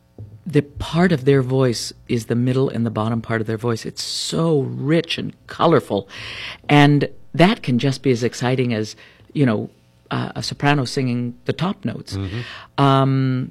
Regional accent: United States; I was the very first mezzo-soprano to sing the role of Santuzza at La Scala as an American

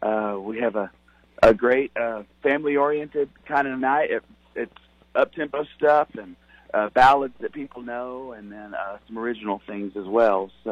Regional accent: Texas, United States; Yeah, that's right. I grew up in Texas, and now we live in Tennessee, where we raise our family.

